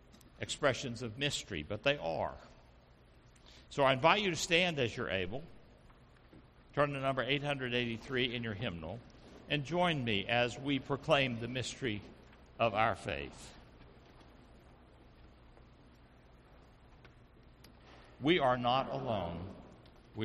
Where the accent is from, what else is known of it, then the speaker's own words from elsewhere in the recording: Tennessee, United States; I grew up in Montgomery County, Tennessee.